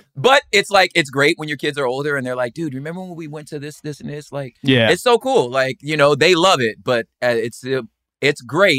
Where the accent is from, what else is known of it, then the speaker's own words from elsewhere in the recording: Los Angeles, California, United States; Like I'm from South Central Los Angeles.